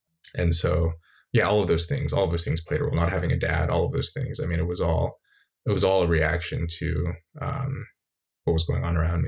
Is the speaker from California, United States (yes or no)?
yes; Red Bluff, California, United States; like where I grew up in Red Bluff, that was like, my childhood was probably like a bit more extreme and whatever, unusual.